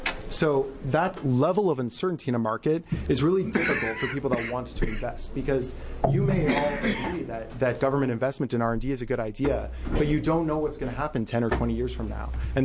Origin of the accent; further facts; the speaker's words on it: Ashland, Oregon, United States; I'm from Southern Oregon. I'm from Ashland.